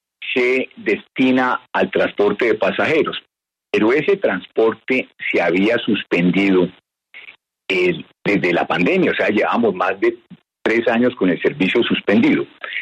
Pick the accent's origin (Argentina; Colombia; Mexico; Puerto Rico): Colombia; Bogotá; yo soy bogotano